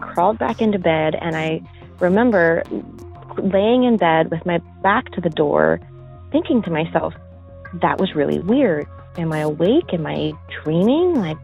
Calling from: California, United States; I'm from Northern California.

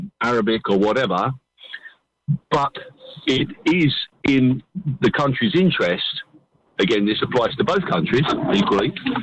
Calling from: Balearic Islands, Spain; in Mallorca again.

